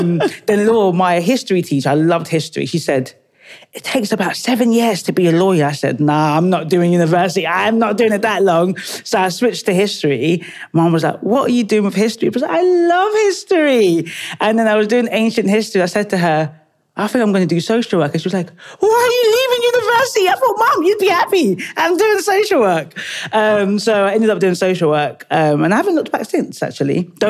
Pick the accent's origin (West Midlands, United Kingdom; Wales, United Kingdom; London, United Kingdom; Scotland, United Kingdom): London, United Kingdom; I'm a Londoner. I'm a full-fledged Londoner.